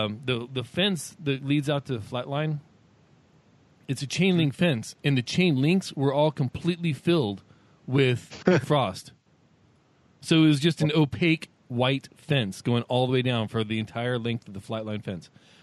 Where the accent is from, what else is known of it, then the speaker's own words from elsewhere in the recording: California, United States; I grew up in California. I'm not moving back.